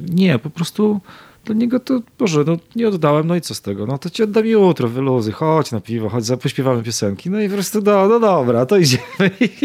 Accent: Płock, Masovian Voivodeship, Poland; moved away as an adult; now in Olsztyn, Poland; przyjechałem do Olsztyna z Płocka rodzinnego na studia w 98 z jedną walizką, jako młody chłopak, niespełna 20-letni

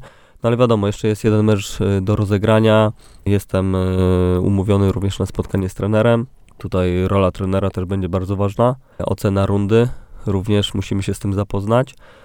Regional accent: Warsaw, Masovian Voivodeship, Poland; now in Olsztyn, Poland; Ja pochodzę z Warszawy, więc no, większe miasto, większe korki.

